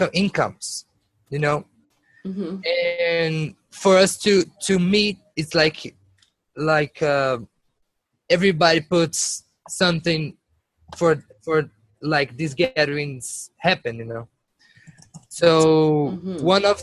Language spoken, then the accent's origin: English; Brasilia, Federal District, Brazil; And yes, it's gonna be in Brasilia, which is my hometown.